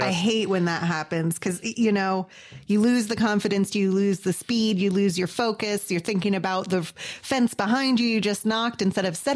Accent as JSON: {"language": "English", "town": "Albuquerque", "region": "New Mexico", "country": "United States", "said": "from Albuquerque, New Mexico, probably for the last time."}